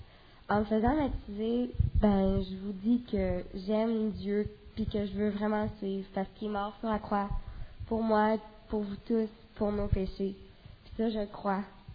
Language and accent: French; Saint-Blaise, Quebec, Canada; born there; j'ai 13 ans. Moi, je suis née à Saint-Blaise, proche de Saint-Jean-sur-Richelieu.